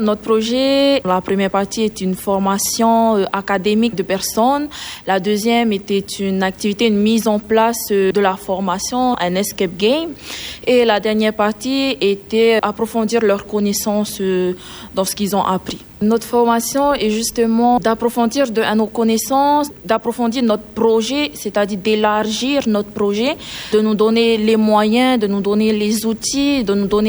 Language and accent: French; Tahiti, French Polynesia; Nous avons constaté également chez nous, à Tahiti